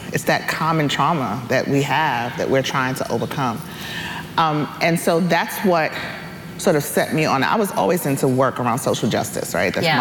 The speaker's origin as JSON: {"language": "English", "region": "New York", "country": "United States", "tie": "born or raised there", "said": "I grew up in New York. I'm from the Bronx."}